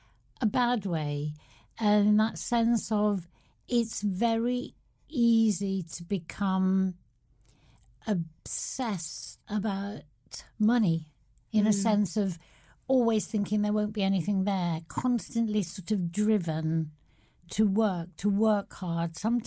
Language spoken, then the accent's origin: English; Manchester, North West England, United Kingdom; now in London, United Kingdom; Yeah, I'm a northern girl through and through. Yes. Yeah, I don't know. My accent sort of diminished somewhere along the way in my years of being